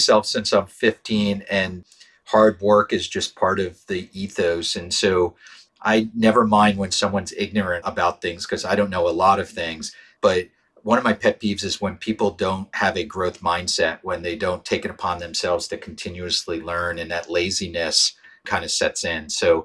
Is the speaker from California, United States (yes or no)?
no; Pittsburgh, Pennsylvania, United States; So one, I grew up in Pittsburgh and came of age from Calvin and Hobbes.